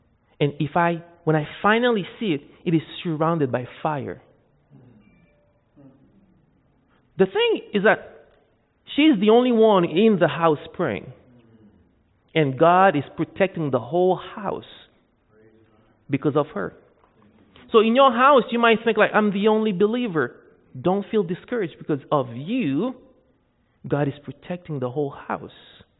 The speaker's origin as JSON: {"language": "English", "country": "Haiti", "tie": "born or raised there", "said": "So, growing up in Haiti, I got involved in doing voodoo, witchcraft, with my family at a young age."}